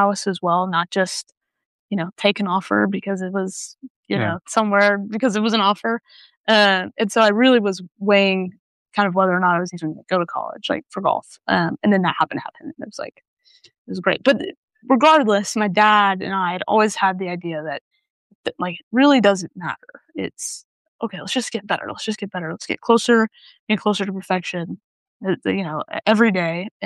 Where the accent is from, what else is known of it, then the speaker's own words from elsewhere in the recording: New Zealand; growing up in New Zealand, it was like, in the winter you'd play rugby and in the summer you'd play tennis.